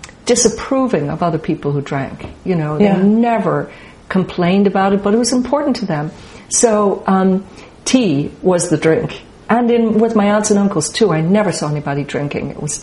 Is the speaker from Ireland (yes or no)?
yes; Dublin, Leinster, Ireland; I grew up in Dublin with my mother's family, but my father came from County Meath.